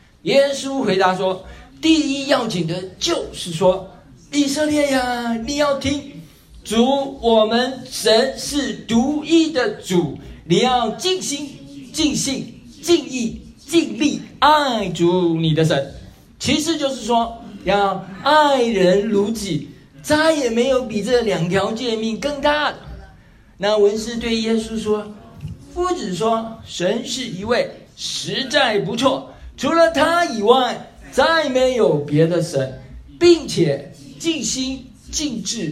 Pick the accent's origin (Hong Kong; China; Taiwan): Taiwan; 我们从台湾来的，台湾来了就比较麻烦